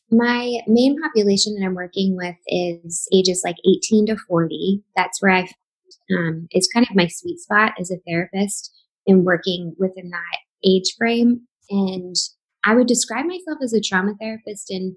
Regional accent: Baltimore, Maryland, United States; now in Nashville, United States; I am originally from the East Coast. I'm from Baltimore, grew up there, and then hopped all over the country over the past like 6 or so years, and then found myself in Nashville, Tennessee.

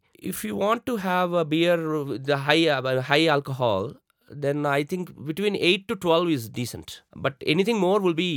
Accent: Hyderabad, Telangana, India; now in Bangalore, India; I mean, I'm from Hyderabad. My entire family is from Hyderabad. I don't have any relatives also here in Bangalore.

